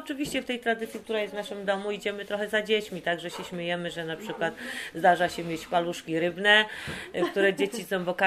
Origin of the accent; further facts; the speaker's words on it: Silesian Voivodeship, Poland; ja jestem ze Śląska, więc one są takie śląskie